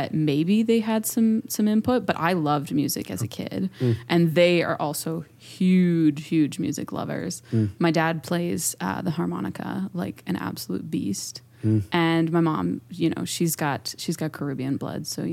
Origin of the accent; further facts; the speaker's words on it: Calgary, Alberta, Canada; Well, I was born and raised here in Calgary.